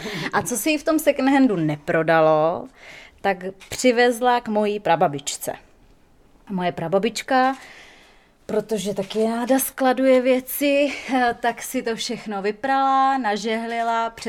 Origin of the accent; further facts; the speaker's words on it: Moravia, Czechia; až pojedu autem zpátky do Prahy, protože já pocházím z Moravy.